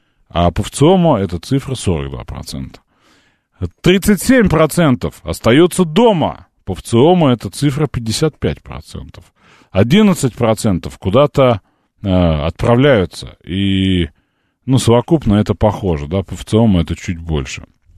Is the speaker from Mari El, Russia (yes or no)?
no; Moscow, Russia; я же москвич